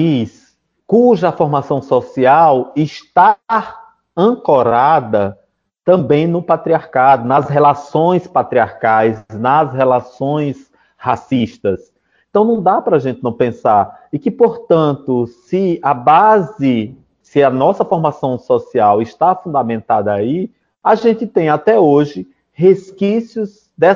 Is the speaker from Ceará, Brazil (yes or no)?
no; Pernambuco, Brazil; na minha região, que eu venho lá de Pernambuco.